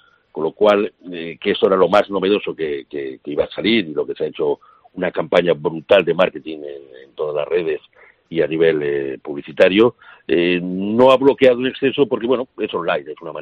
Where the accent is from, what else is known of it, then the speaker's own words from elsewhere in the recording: Spain; pero bueno, somos españoles, aquí las hemos visto de todos los colores